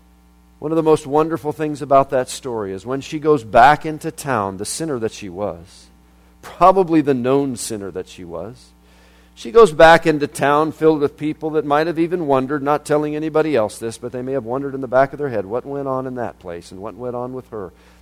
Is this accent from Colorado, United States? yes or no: yes; Colorado, United States; also born or lived in Florida; I grew up in Colorado, but I spent some years in Florida